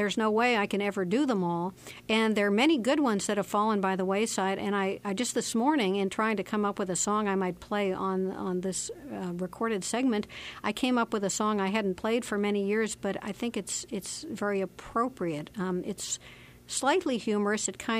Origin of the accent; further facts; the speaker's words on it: Alexandria, Virginia, United States; also born or lived in Austin; now in Fayetteville, United States; I moved to Fayetteville from Austin in 1998. I grew up on the East Coast. I grew up in Alexandria, Virginia, outside of Washington.